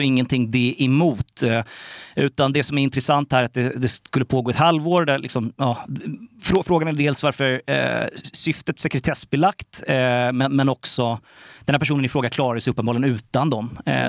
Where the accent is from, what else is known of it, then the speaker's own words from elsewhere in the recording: Halmstad, Halland County, Sweden; Halmstad vann ju, och det väckte lite frågetecken hos mig som ju identifieras som Halmstadbo.